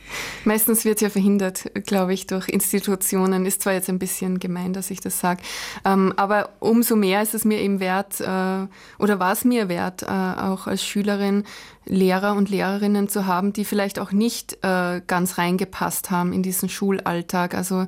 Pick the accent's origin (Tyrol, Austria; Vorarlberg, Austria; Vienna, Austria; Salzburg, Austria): Salzburg, Austria; also born or lived in Linz; Also bis ich im Pongau war, bin ich dann in die Volksschule gegangen und vorher sind wir schon viermal umgezogen.